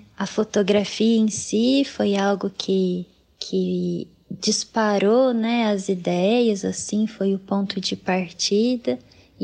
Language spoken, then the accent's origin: Portuguese; Minas Gerais, Brazil; now in São Carlos, Brazil; sou mineira, tenho uma família grande por parte de mãe no sul de Minas, em Varginha. Meu pai é argentino, nascido em Santa Fé, então também tem essa metade argentina, né? E aí eu nasci e cresci no sul de Minas.